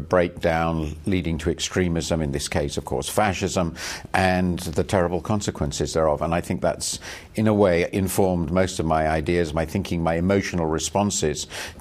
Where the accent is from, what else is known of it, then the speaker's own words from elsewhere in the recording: London, United Kingdom; I was born in London. I was raised in London, and I went to, college or university at Oxford.